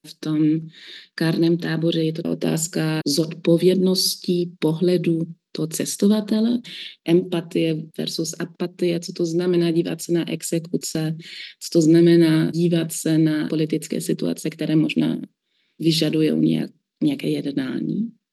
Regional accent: Germany; Czech is a second language; also born or lived in Czech Republic; V mém případě šlo o Českou republiku, já jsem Němka

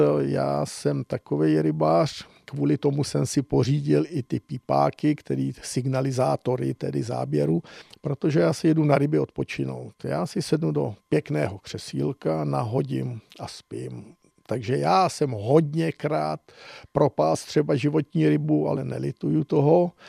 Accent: South Bohemian Region, Czechia; Tak jsem Jihočech, takže je to tady celá ta Šumava.

